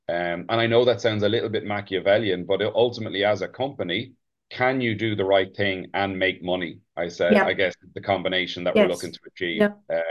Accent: Ireland; growing up in Ireland

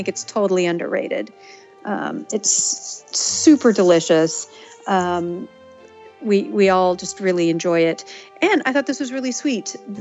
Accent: Kansas, United States; I'm from Kansas, so I'm used to good meat.

